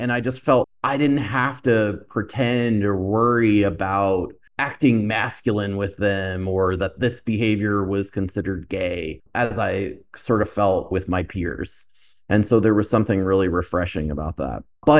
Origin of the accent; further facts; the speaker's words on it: Florida, United States; We were just talking before we started the podcast about me also being from Florida. And so I grew up in South Florida.